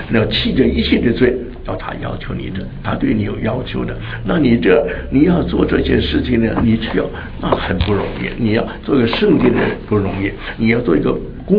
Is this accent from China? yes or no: yes; China; 像我们中国人呢、啊、拜那些偶像啊烧香啊